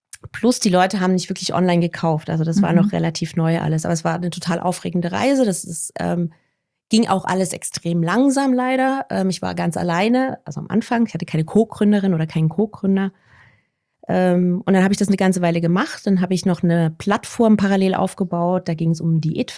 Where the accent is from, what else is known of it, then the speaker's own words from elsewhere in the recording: Dresden, Saxony, Germany; moved away as an adult; also born or lived in Leipzig; now in Berlin, Germany; ich bin jetzt 48 Jahre alt, habe noch 2 bis zur 50, freue mich aber ehrlich gesagt drauf. Ich komme ursprünglich aus Ostdeutschland, aus Dresden, bin da aufgewachsen, habe dann in Leipzig studiert, bin 97 nach Berlin gegangen für einen ersten Job